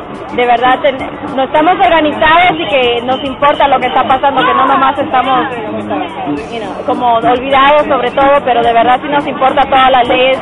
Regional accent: Guatemala; now in San Francisco, United States; Yo soy de Guatemala, somos de San Francisco, pero de diferentes países.

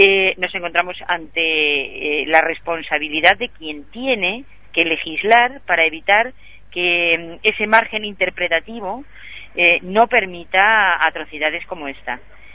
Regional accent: Spain; como mujer española, una a veces se siente un poco frustrada

